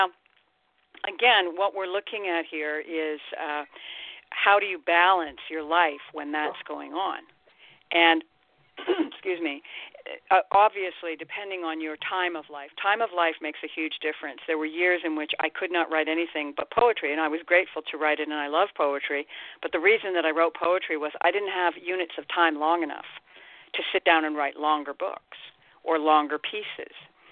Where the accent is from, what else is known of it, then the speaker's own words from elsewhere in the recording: Ireland; Every now and again, I'm Irish, I'm a writer, every now and again I drink way too much.